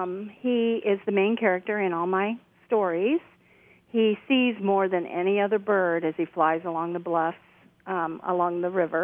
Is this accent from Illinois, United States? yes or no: yes; Alton, Illinois, United States; he was born and raised in Alton, which is my hometown, and my father went to school with him